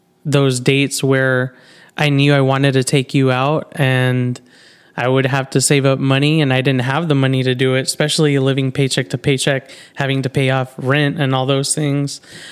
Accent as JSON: {"language": "English", "town": "Arlington", "region": "Texas", "country": "United States", "tie": "born or raised there", "also_born_or_lived": "San Antonio", "said": "So for me, I was born in San Antonio. And I actually grew up and I was raised in Arlington, Texas, home of the Dallas Cowboys."}